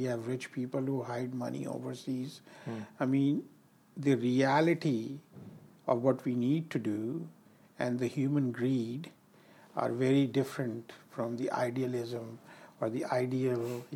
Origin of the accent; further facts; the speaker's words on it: India; growing up in India, we used to have free healthcare, and it's not a rich country by any means